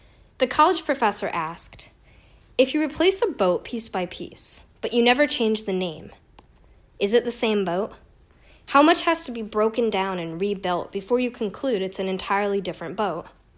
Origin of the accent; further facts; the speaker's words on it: Massachusetts, United States; moved away as an adult; also born or lived in St. Paul; now in Baton Rouge, United States; "How long has it been since I moved from Massachusetts to St. Paul, Minnesota, after graduating college? Then later, from St. Paul to Baton Rouge"